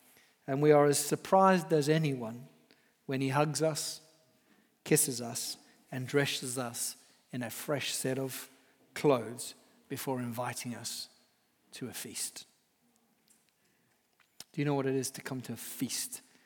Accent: Zimbabwe; I grew up in Zimbabwe in Africa, and I lived on a farm, and witch doctors and curses were just very real.

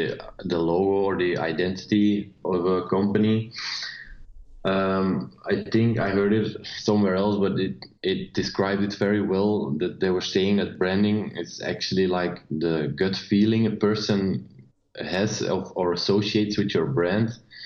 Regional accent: Belgium; I'm a designer and skateboarder from Belgium.

